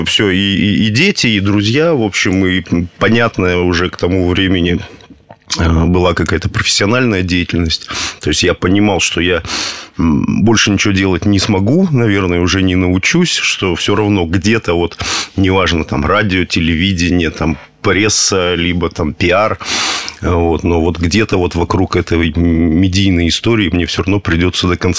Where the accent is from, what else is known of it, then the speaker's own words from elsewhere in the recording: Kazan, Tatarstan, Russia; born there; also born or lived in Saint Petersburg; Питер, конечно, там я считаю родным. Казань, конечно, я считаю родной.